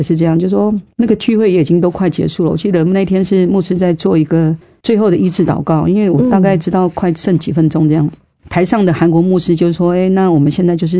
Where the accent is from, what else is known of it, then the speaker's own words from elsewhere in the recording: Taiwan; 因为我是在市场长大的孩子，这样，所以这是最基层的，在台湾最基层的人这样。